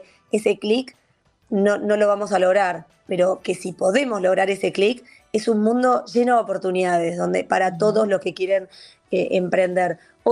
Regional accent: Argentina; a mí como argentina, lo que más me costó y lo que más resultado me dio

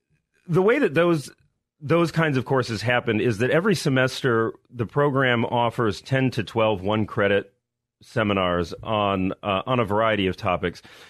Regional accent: Michigan, United States; I was born in Michigan and grew up in Michigan, but all my family is from Ohio on both sides.

